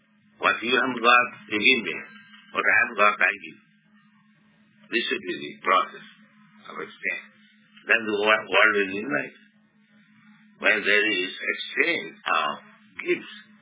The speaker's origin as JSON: {"language": "English", "country": "India", "said": "Therefore, I am an Indian, poor Indian."}